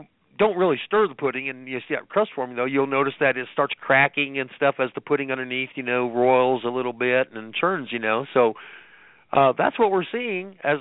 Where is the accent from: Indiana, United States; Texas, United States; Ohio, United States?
Indiana, United States; When I was growing up in Indiana, I think the highest point above sea level was 800 feet